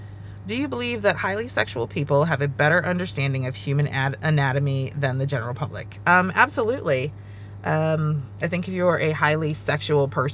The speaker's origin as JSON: {"language": "English", "region": "Ohio", "country": "United States", "tie": "born or raised there", "also_born_or_lived": "Georgia / New York", "said": "I grew up in Ohio, And I lived in Georgia for 10 years. And I lived in New York for 6 years. And now I'm back in kind of the mid-upper South right now."}